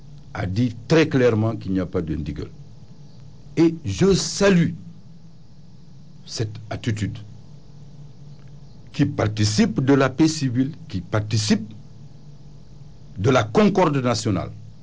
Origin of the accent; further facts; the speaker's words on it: Senegal; Je pense que nous sommes des Sénégalais, nous sommes suffisamment majeurs.